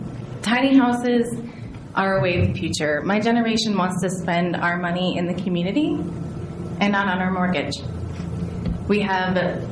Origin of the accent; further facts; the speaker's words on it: Twin Cities, Minnesota, United States; I grew up in the Twin Cities. Our hometown has 100,000 people. I'm used to a yard and a place for a garden